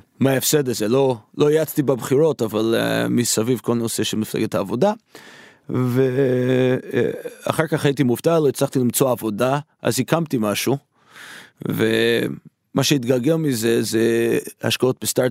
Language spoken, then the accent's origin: Hebrew; Manhattan, New York, United States; Hebrew is a second language; moved away as an adult; now in Israel; גדלתי, כפי שאתם שומעים במבטא, בארצות הברית. לא בארץ, גדלתי בניו יורק, במנהטן. חונכתי במנהטן. בגיל 18, סליחה, באתי לישראל